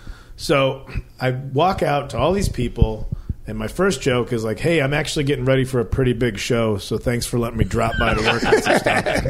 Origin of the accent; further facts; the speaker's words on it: Chicago, Illinois, United States; I'm actually from Chicago.